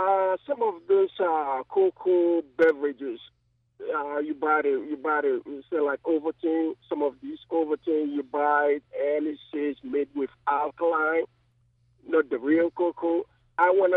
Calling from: Albany, United States; I'm calling from Albany.

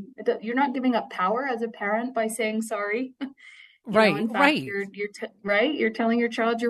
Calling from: Wood River, Idaho, United States; really doing some deep work here in Idaho around mental health. And then Monica Reyna is local. I'm calling from Wood River.

